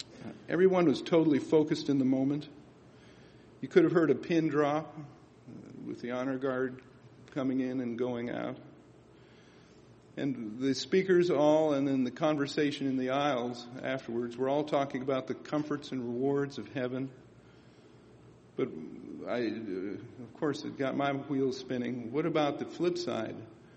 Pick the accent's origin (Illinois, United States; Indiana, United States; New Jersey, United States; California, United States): Indiana, United States; Berne; That's my hometown, Bern, Indiana. Population 4,000.